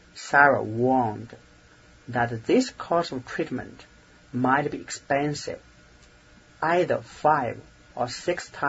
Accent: Chaohu, Anhui, China; I was born in 1974 in Chaohu City, Anhui Province.

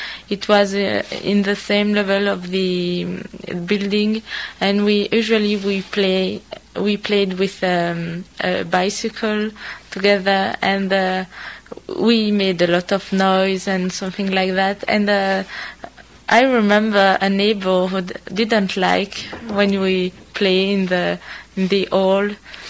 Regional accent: Besançon, Bourgogne-Franche-Comté, France; English is a second language; I come from Besançon, a town in the east of the France. It's close to Saint-Étienne, it's close to Switzerland. It's a little town where I grew up, and I stay here.

